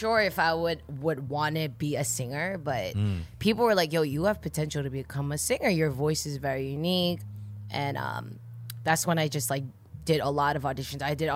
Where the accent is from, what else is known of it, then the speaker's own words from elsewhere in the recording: New Jersey, United States; I'm from a lot of places in Jersey.